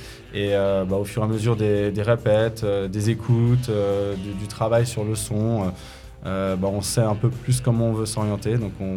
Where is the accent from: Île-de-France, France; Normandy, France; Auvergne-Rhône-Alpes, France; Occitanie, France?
Île-de-France, France; Meaux; On vient de Meaux, et le bruit de Meaux, tu le connais, j'imagine.